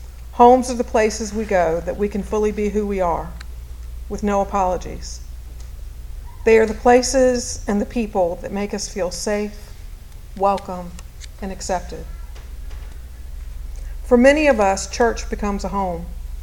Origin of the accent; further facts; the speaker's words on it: Virginia, United States; accent: Virginia twang; After about the second glass, my Virginia twang becomes pronounced and unmistakable.